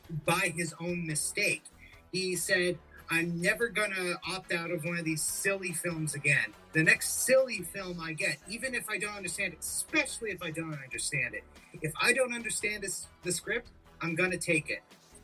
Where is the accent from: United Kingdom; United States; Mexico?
United Kingdom; I'm British.